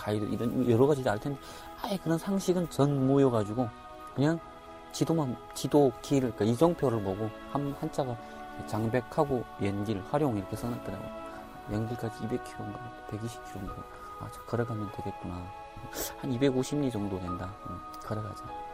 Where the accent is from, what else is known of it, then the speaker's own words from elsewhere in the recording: Chongjin, North Hamgyong, North Korea; now in South Korea; 제가 고향이 청진인데